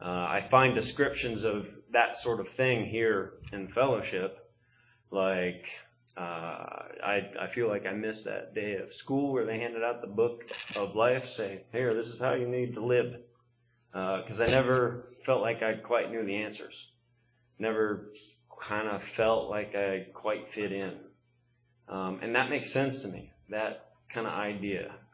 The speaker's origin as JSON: {"language": "English", "region": "Pennsylvania", "country": "United States", "tie": "born or raised there", "said": "North Carolina and Alabama. Tuscaloosa, Alabama is where I started school. And that was a different situation than where I grew up in the Poconos."}